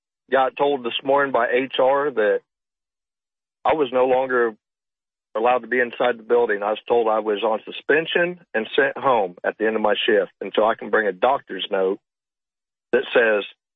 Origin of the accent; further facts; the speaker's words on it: Oklahoma, United States; And I'm from Oklahoma. I live in Oklahoma, but I travel into Kansas. I live on the border of Oklahoma, Kansas.